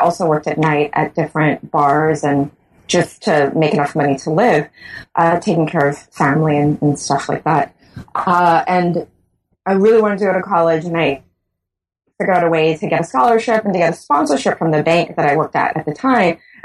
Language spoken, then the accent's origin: English; Bahamas; yes, I am born and raised in the Bahamas